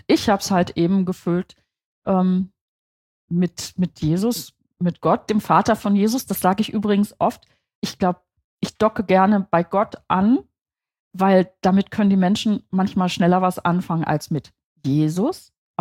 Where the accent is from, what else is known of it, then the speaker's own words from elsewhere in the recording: Berlin, Germany; moved away; also born or lived in Dortmund; Ich bin in Berlin aufgewachsen.